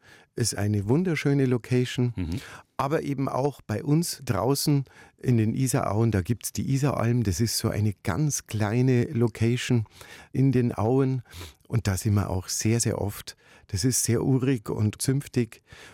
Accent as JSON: {"language": "German", "town": "Munich", "region": "Bavaria", "country": "Germany", "tie": "born or raised there", "said": "Also es ist ja meine Heimatstadt"}